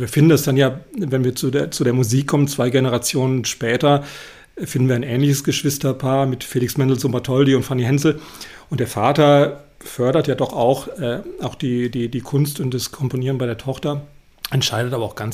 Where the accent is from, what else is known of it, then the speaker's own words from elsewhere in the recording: Cologne, North Rhine-Westphalia, Germany; Also ich komme ja aus Köln